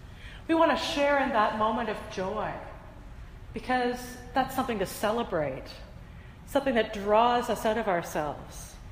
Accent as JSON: {"language": "English", "country": "Canada", "said": "I remember the pride I had in being a Canadian"}